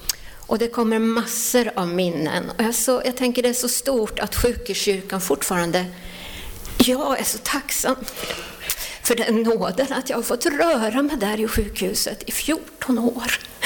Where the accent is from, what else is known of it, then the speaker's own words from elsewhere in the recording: Linköping, Östergötland, Sweden; När jag var 18 år så hade jag mitt första jobb på sjukhuset hemma i Linköping